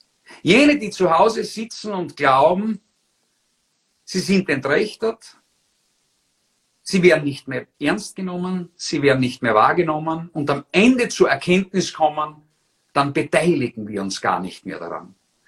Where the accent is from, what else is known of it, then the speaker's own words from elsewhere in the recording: Austria; jetzt sind wir Österreicher Flinschis auf der Landkarte